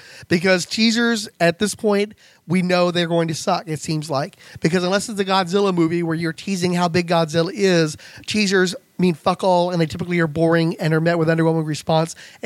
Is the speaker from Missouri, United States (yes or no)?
no; Waverly, Iowa, United States; is none other than my hometown of Waverly, Iowa. 10,000 people strong.